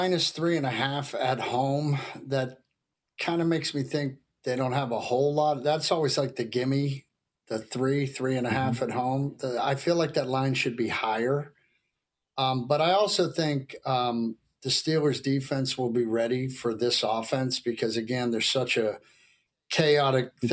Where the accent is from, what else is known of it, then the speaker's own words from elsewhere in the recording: Ireland; I am Irish, so I like a healthy panic.